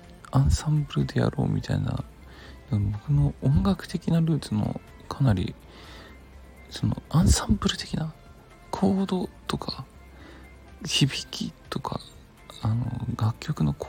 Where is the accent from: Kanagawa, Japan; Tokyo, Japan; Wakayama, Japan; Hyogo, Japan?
Kanagawa, Japan; Yokohama; 地元横浜でライブをしてくださり